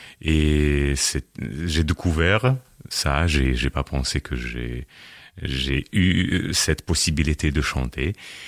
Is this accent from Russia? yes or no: yes; Krasnodar, Krasnodar Krai, Russia; French is a second language; Moi, je viens du sud de la Russie, de Krasnodar. C'est un lieu principal de la région des Cosaques. C'est la région plus chaude de la Russie.